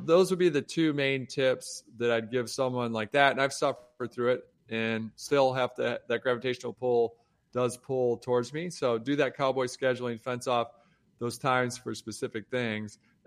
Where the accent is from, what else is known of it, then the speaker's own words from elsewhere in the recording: Detroit, Michigan, United States; Growing up in Detroit, working at Cadillac, just going into meetings, you're an intern.